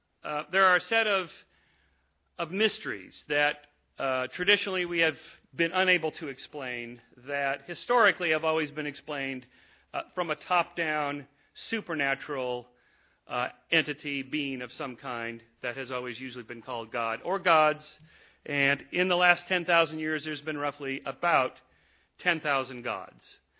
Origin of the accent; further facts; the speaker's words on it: California, United States; accent: California; And I've learned two things since I came here from America.